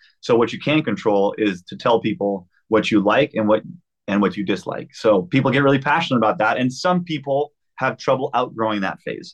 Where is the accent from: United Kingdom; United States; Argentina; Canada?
Canada; which we were bigger in Canada because we're from Canada